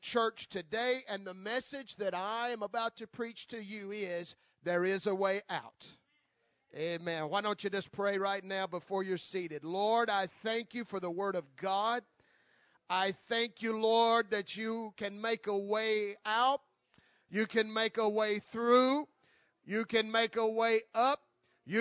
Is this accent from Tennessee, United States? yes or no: yes; Tennessee, United States; But I remember a story when I was just a kid growing up in Tennessee.